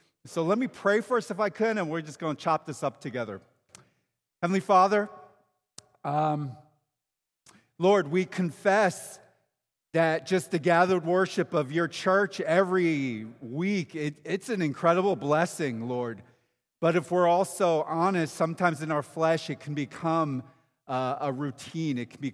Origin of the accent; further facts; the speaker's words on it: Philadelphia, Pennsylvania, United States; it's a special blessing to be able to come back to my hometown of Philly.